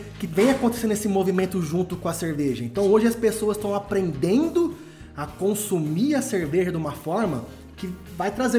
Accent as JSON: {"language": "Portuguese", "town": "Araraquara", "region": "São Paulo", "country": "Brazil", "tie": "born or raised there", "lives_now": "Poços de Caldas, Brazil", "said": "eu sou natural de Araraquara."}